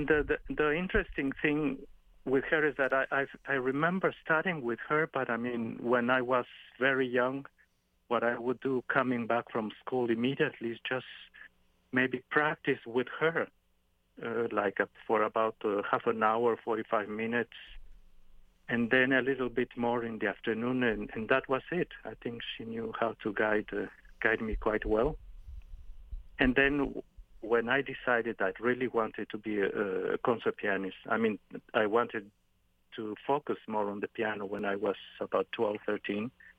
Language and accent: English; Mexico; English is a second language; growing up in Mexico